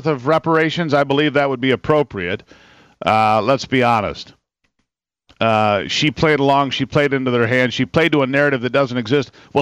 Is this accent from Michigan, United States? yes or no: yes; Michigan, United States; Global warming would be great for Michigan. I'll tell you why. This is my home state.